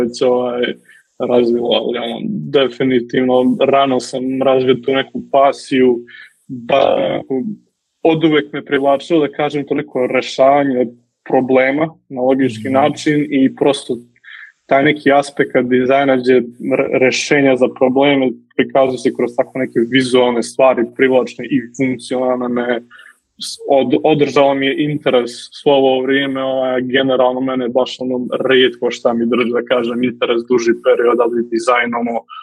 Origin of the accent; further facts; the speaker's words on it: Coast, Montenegro; now in Podgorica, Montenegro; Ja sam iz Crne Gore, rodio sam se na Primorju, ali nekih zadnjih desetak godina živim u Podgorici.